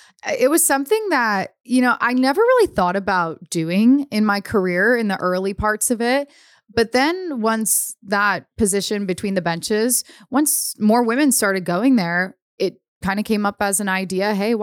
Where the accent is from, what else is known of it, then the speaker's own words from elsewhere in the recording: Ohio, United States; also born or lived in Pittsburgh, Pennsylvania; So I grew up in Ohio, born in Pittsburgh.